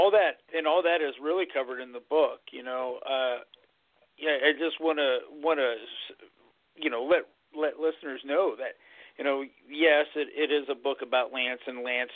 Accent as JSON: {"language": "English", "town": "Lewisville", "region": "Texas", "country": "United States", "tie": "born or raised there", "said": "Well, I grew up in outside of Dallas. I grew up in Louisville, Texas"}